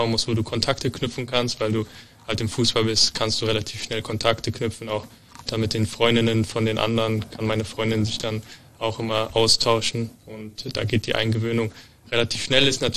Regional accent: Eifel, Germany; Also die wohnen ja noch dort, wo ich herkomme, in der Eifel.

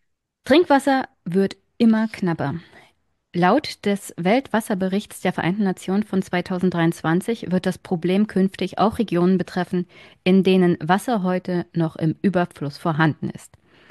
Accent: Brandenburg, Germany; ich lebe hier seit meiner Geburt in einem Dürreland, ja. Ich kenne das gar nicht anders. Also Sandbüchse Brandenburg beschreibt meine Heimat ganz, ganz gut.

